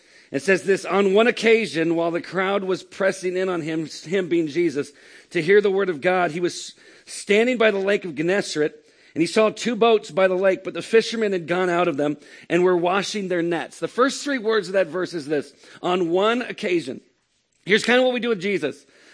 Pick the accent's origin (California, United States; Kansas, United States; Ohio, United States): California, United States; I'm from California.